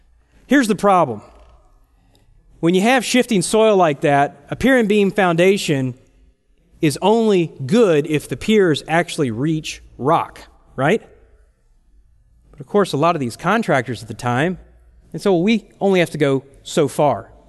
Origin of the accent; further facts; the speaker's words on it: Dallas, Texas, United States; I grew up in East Dallas, over by Warwick Lake.